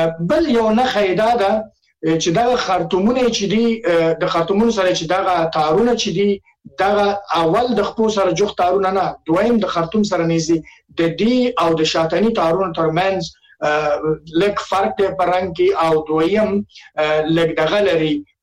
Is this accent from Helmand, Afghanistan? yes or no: no; Nangarhar, Afghanistan; زه د ننګرهار یم